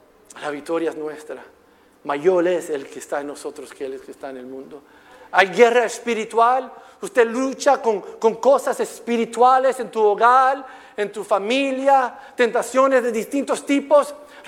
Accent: Puerto Rico; Nacido y criado aquí, puertorriqueño, a mí me encanta el arroz blanco y habichuelas.

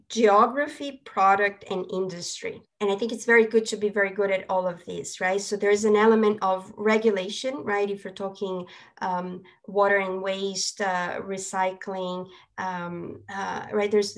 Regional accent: Brazil; also born or lived in United States / Europe / Singapore; I grew up in Brazil. I lived in the States for 10 years. I've been in Europe for many years. I lived in Singapore as well.

